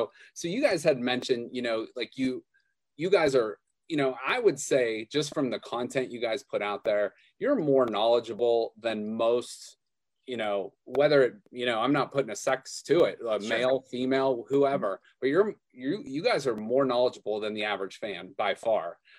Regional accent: Boardman, Ohio, United States; we all kind of say, like, I'm from Boardman, so we say Youngstown

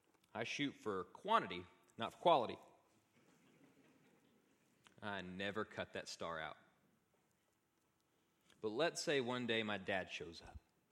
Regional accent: Texas, United States; When I was growing up in Panhandle, we didn't have the star test yet.

